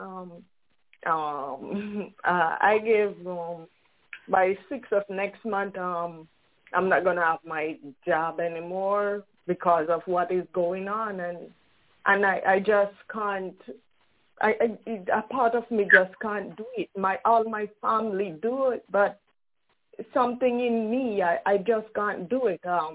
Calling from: Brooklyn, New York, United States; from Brooklyn, New York.

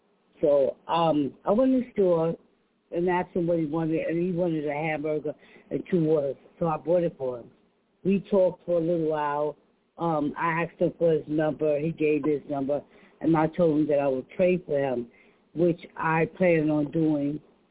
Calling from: Brooklyn, New York, United States; I'm calling from Brooklyn.

